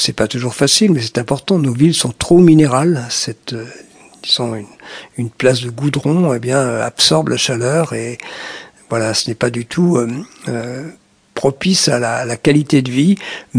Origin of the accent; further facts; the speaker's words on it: Brittany, France; born there; Je suis né en Bretagne et on n'imaginait pas des températures de 40 degrés à Rennes